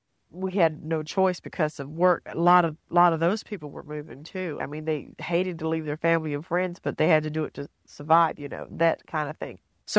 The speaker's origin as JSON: {"language": "English", "region": "Appalachia", "country": "United States", "said": "I'm proud, boy. I'm proud to be an Appalac"}